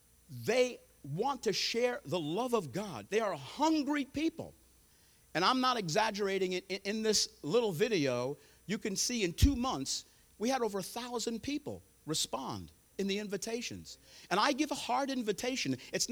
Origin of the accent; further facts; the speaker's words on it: New York, United States; born there; They came to America for a better life. They wanted a better life for their children. I was born in New York.